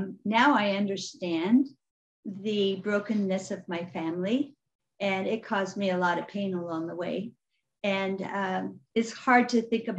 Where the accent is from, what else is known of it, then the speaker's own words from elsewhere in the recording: Portland, Oregon, United States; also born or lived in Nebraska; I was born in Nebraska, but thank the Lord, my parents moved us to Portland, Oregon. So I was able to grow up in the Northwest, and I'm really glad because I really like those mountains.